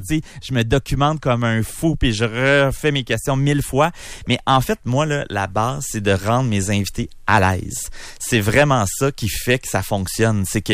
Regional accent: Quebec, Canada; moi, je suis un gars de région. Je viens des cantons de l'Est. Je suis né à 15 minutes du chalet de la vraie nature.

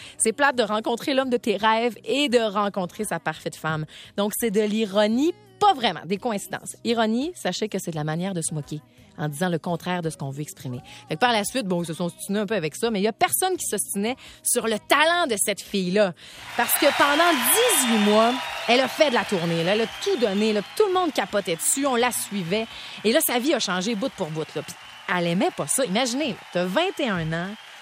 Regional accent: Canada; On est un Canadien sur trois à l'avoir, cet album-là.

